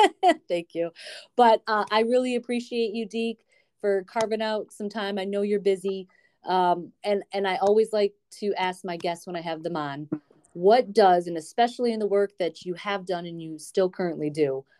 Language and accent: English; Detroit, Michigan, United States; And I've lived in bigger cities. I'm from Metro Detroit.